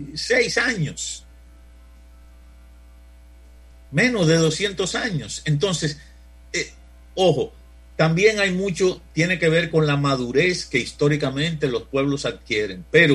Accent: Dominican Republic; para que efectivamente la convivencia de todos nosotros como pueblo dominicano, en este caso, realmente se preserve.

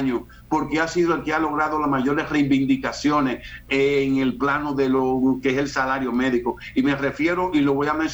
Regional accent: Dominican Republic; la inmensa mayoría de los médicos del pueblo dominicano somos dominicanos.

